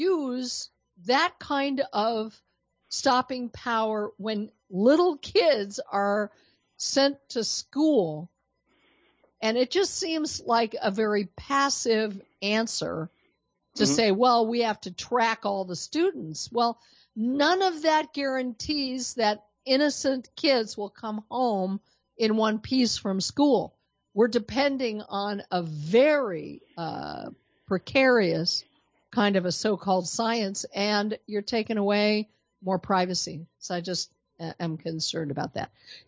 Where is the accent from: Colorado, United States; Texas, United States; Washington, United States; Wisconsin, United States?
Colorado, United States; I am from Colorado. You may have not heard that when we got disconnected. And I was living in Colorado during the Columbine shooting